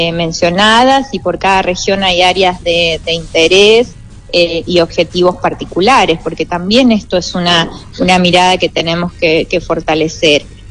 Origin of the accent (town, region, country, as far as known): Argentina